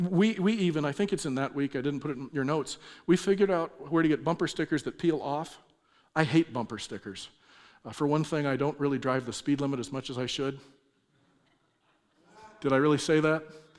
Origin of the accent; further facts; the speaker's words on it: California, United States; we do the exact same thing because I'm from California.